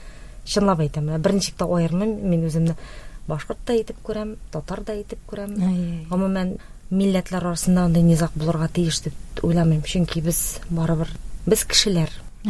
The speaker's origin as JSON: {"language": "Tatar", "region": "Bashkortostan", "country": "Russia", "tie": "born or raised there", "also_born_or_lived": "Tatarstan", "said": "Әнинең Салават районы. Шуңа мин үзем Башкортстаннан булгач, мин бит инде ике якны да Татарстанда 17 ел яшадым. Башкортстанда тудым, укыдым, бүтән туганнарым, дусларым анда бар."}